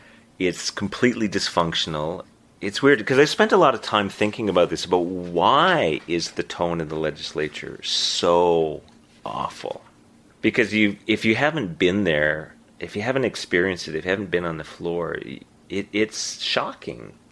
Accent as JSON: {"language": "English", "town": "Winnipeg", "region": "Manitoba", "country": "Canada", "tie": "born or raised there", "moved": "as an adult", "lives_now": "Nova Scotia, Canada", "said": "The reason I came to Nova Scotia was to go to Dalhousie Law School. I was born and raised in Winnipeg."}